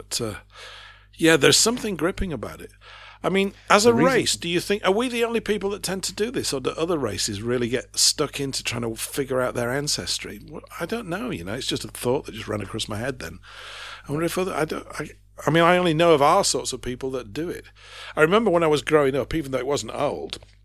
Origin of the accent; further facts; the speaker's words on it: Yorkshire and the Humber, United Kingdom; I'm from Yorkshire. We don't have any nobility up there.